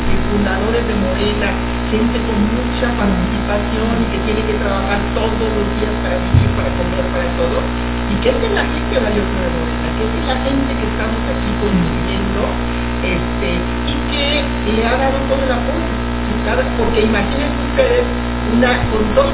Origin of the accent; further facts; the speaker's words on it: Chiapas, Mexico; estudié enfermería en mi tierra, en Chiapas.